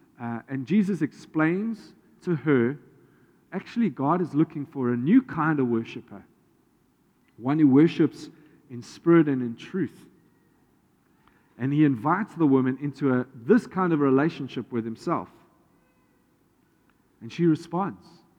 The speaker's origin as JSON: {"language": "English", "town": "Johannesburg", "region": "Gauteng", "country": "South Africa", "tie": "born or raised there", "said": "the church that I grew up in back in Joburg"}